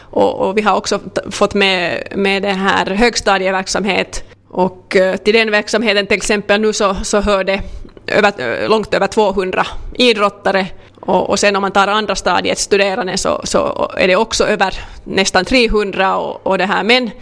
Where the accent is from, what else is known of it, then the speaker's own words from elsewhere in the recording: Vaasa, Ostrobothnia, Finland; eftersom jag är hemma från Vasa så har jag förstås under de åren också som jag inte bott här så följt med hur det går för idrottare härifrån